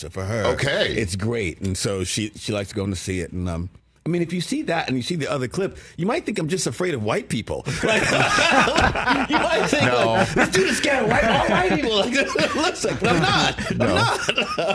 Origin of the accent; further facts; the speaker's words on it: Brooklyn, New York, United States; I was like, you know, I'm from Brooklyn.